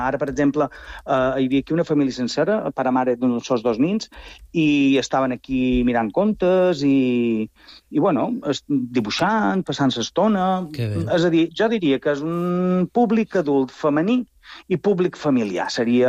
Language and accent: Catalan; Palma, Balearic Islands, Spain; som de Son Sardina, també entenc una mica aquesta idiosincràsia pròpia del poble